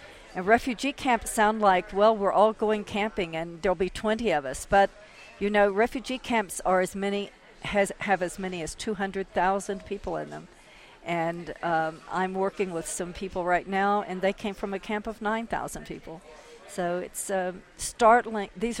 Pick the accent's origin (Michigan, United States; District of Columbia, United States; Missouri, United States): District of Columbia, United States; Washington; now in Santa Fe, United States; I come from Washington, D.C. before I moved to Santa Fe. That's where I lived